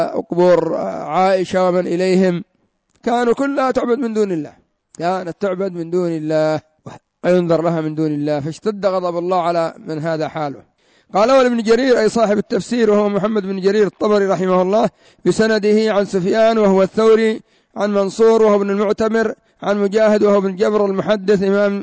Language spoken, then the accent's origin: Arabic; Yemen; هذا عندنا في اليمن، ما بالك إذا ذهبت إلى إيران إلى العراق؟